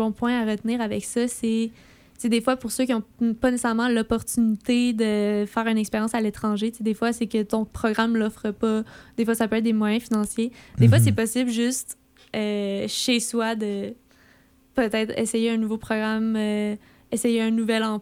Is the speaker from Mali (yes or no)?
no; Sherbrooke, Quebec, Canada; C'est comme un choc culturel à 30 minutes de chez moi à Sherbrooke.